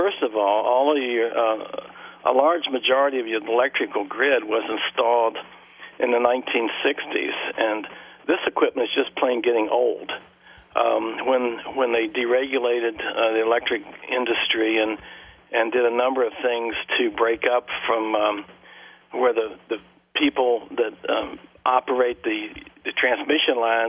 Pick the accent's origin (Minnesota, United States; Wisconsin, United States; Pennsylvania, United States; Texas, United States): Texas, United States; Well, I know for me as a kid, I grew up in Texas, and of course we had a number of hurricanes there.